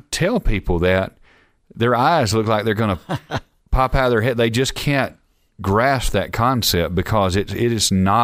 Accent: Alabama, United States; I ain't from around here. I'm actually from Alabama.

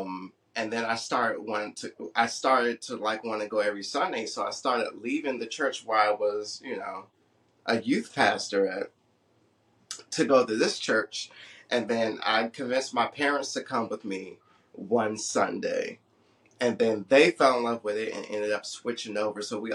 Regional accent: Albany, Georgia, United States; also born or lived in Clinton, Maryland; So, I was born in Clinton, Maryland. I was raised in Albany, Georgia. I come from a very, very religious family.

